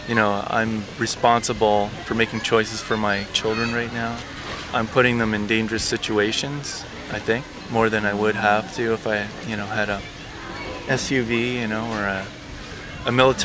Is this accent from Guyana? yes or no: no; Montreal, Quebec, Canada; also born or lived in Toronto; now in Hamilton, Canada; I'm from Montreal, and I live in Hamilton. We were living in Toronto